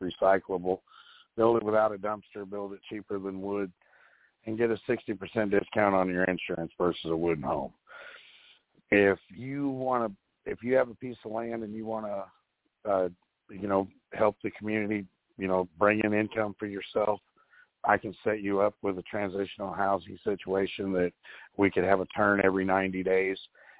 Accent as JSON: {"language": "English", "region": "California", "country": "United States", "tie": "born there", "also_born_or_lived": "North Carolina", "lives_now": "Illinois, United States", "said": "I was born in California. I call North Carolina home, and I'm in Illinois."}